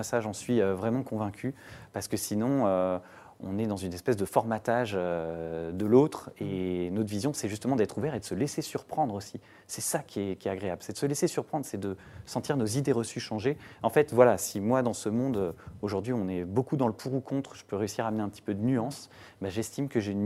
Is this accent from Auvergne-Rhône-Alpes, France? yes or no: yes; Annecy, Auvergne-Rhône-Alpes, France; moi, je viens d'Annecy, en Haute-Savoie